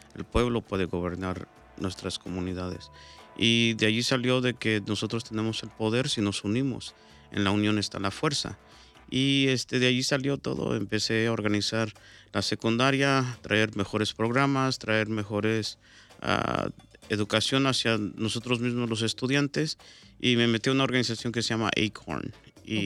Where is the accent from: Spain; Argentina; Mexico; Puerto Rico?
Mexico; Michoacán; born there; Yo nací en Michoacán, en Tierra Caliente.